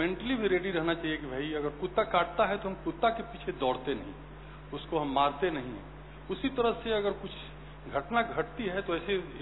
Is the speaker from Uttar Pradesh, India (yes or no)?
no; Patna, Bihar, India; मैं पटना से हूँ मैं प्लास्टिक सर्जन हूँ